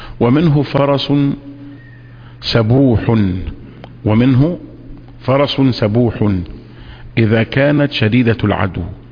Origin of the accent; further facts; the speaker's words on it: Alexandria, Alexandria Governorate, Egypt; احنا عندنا في اسكندريه قولا واحدا النقاب مش واجب